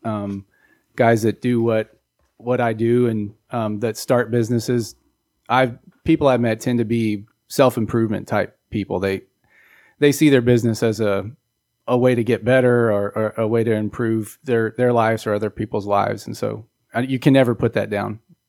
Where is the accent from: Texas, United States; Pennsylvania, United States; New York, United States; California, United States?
Texas, United States; Spring; I grew up always in the Houston area, and I grew up my younger years in Spring, not far from where we're recording today or where we're broadcasting from today. And then when I was 12, we moved out to Fort Bend County.